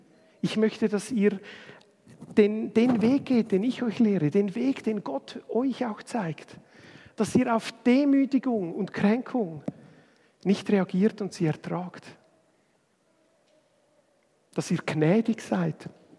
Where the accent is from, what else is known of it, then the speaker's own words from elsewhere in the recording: Switzerland; Und ich bin ein Schweizer